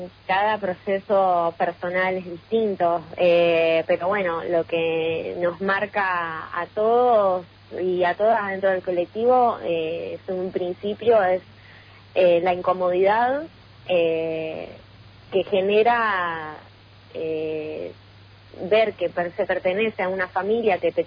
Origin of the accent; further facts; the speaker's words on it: Puerto San Julián, Santa Cruz, Argentina; Yo soy de Puerto San Julián, así que un placer estar hablando, aunque sea a la distancia, con mi gente patagónica.